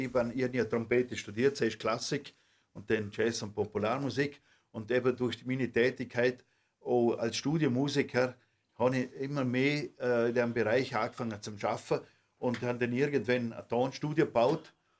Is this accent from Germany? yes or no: no; Austria; wenn ich das gleich beantworten dürfte als Österreicher